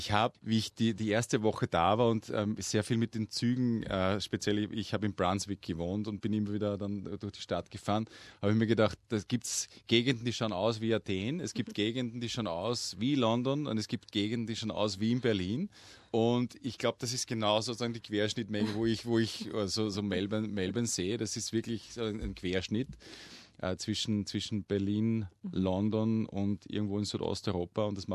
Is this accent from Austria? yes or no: yes; Austria; Also was mir als Österreicher natürlich, das muss ich auch dazu sagen, sehr, sehr fehlt, ist natürlich ein Winter mit Schnee.